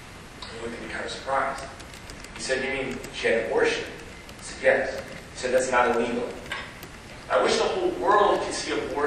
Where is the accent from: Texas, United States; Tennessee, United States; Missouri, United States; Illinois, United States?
Illinois, United States; Chicago; I'm from Chicago, originally.